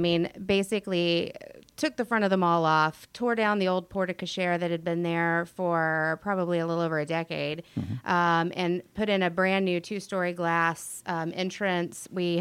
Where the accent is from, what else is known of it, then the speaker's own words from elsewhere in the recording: Jacksonville, Florida, United States; now in Atlanta, United States; I am originally from Jacksonville, Florida.